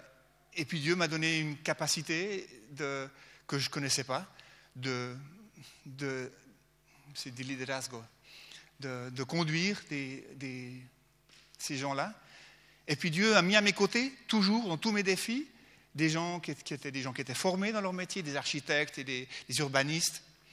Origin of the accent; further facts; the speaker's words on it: Hermance, Geneva, Switzerland; Je viens d'Hermance, au bord du lac.